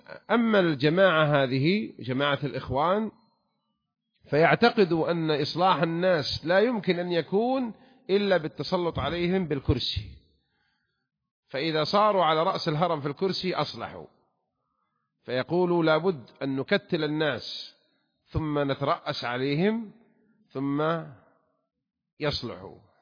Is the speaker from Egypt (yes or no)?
no; Saudi Arabia; نظام الحكم عندنا في المملكة العربية السعودية